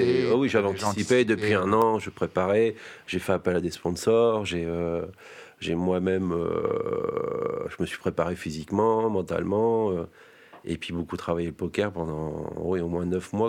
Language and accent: French; Abbeville, Hauts-de-France, France; je suis un amateur, je viens d'Abbeville.